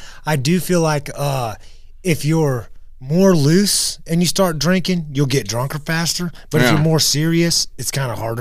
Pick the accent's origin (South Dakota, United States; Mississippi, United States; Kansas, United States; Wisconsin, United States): Kansas, United States; Parsons; I'm from Parsons, Kansas.